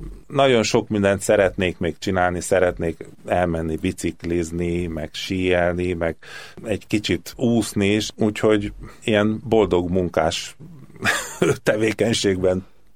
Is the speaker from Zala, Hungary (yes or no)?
no; Budapest, Hungary; also born or lived in Vienna; Itt születtem, Hűvösvölgyi úti otthonunkba, ahol édesapámékkal éltünk. Ide jártam óvodába, általános iskolába, aztán gimnáziumba elkerültem, de aztán ide jöttem haza, aztán Bécsbe kerültem.